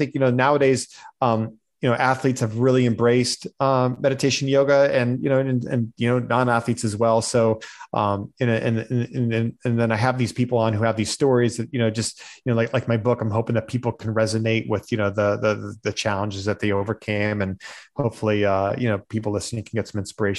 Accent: Erie, Pennsylvania, United States; I have just so many fond memories growing up in Erie.

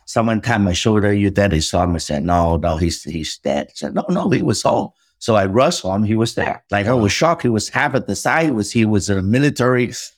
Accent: Vietnam; born there; first language Cantonese; English is a second language; moved away as an adult; also born or lived in Philippines; I'm Chinese. I spoke Cantonese at home, but I didn't read and write Chinese when I was little. I was born in Vietnam. I didn't read and write Vietnamese

